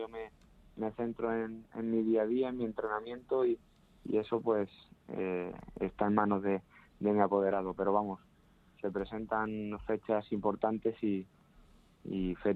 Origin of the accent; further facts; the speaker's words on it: Pepino, Castilla-La Mancha, Spain; aquí yo soy de Pepino